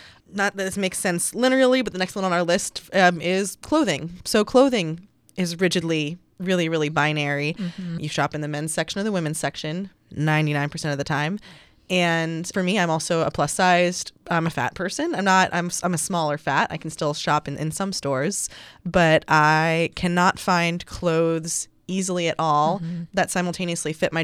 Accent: Missouri, United States; But in my home state of Missouri, gender identity is not protected in state or federal law.

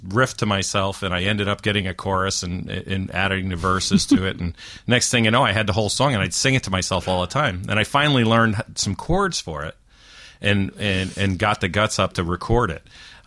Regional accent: Poestenkill, New York, United States; I grew up in the great booming metropolis of Postenkill, New York. and growing up in Postenkill, right next to my mom and dad's house that they moved to when I was 7 years old

